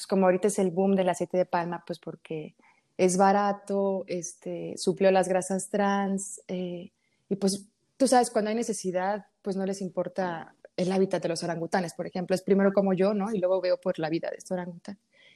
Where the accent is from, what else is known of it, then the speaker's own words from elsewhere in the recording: Mexico; Digo, vengo de México y también hay muchísimo turismo, pero es distinto